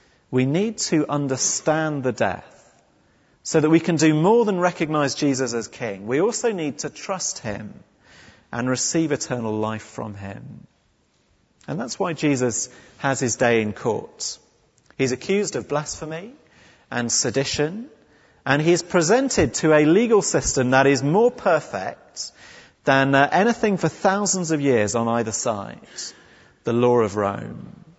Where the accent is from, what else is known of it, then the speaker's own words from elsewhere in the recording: England, United Kingdom; I'm proud of being English, and I'm proud of being able to trace my family back to however many generations.